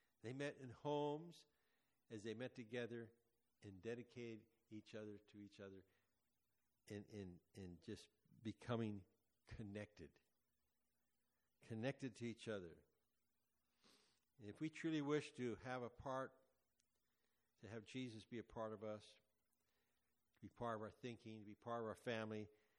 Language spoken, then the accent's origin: English; Quincy, California, United States; And I thought of my friend in my hometown, Quincy, California.